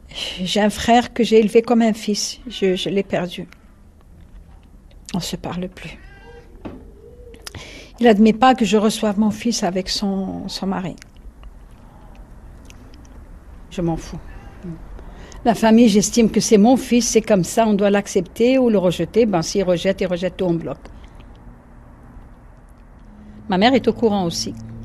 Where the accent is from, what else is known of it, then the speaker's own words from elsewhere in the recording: Mecca, Makkah Province, Saudi Arabia; Je suis pourtant musulmane, je viens de la Mecque.